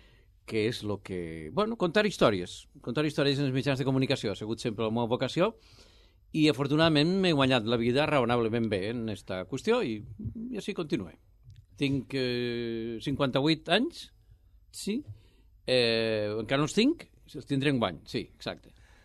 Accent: Gandia, Valencian Community, Spain; also born or lived in Madrid; Gandia perquè vaig estudiar al Palau en els jesuïtes i vaig fer l'institut a l'Ausias Marc. Vaig néixer en Madrid per avatars del desenvolupisme, mon pare, pobre, van haver d'anar allà a treballar, pobret. Però bueno, de Gandia, sóc ambaixador turístic de Gandia

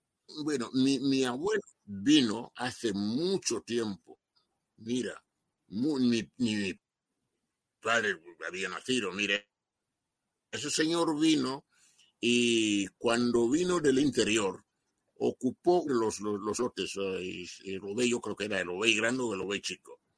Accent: Equatorial Guinea; born there; Nací en Igombegombe el 30 de abril de 1940, por la gracia de África y de Dios.

